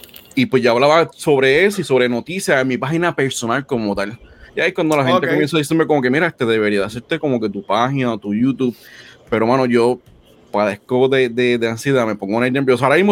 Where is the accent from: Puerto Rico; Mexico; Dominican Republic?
Puerto Rico; now in United States; yo me mudé de Puerto Rico para acá, para Estados Unidos. Eso fue como en el 2011 por ahí.